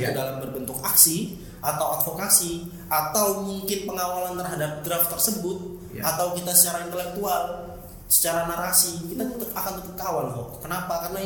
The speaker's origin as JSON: {"language": "Indonesian", "town": "Probolinggo", "region": "East Java", "country": "Indonesia", "tie": "born or raised there", "said": "Bukan asli sini saya, Mas. Saya asli Probolinggo."}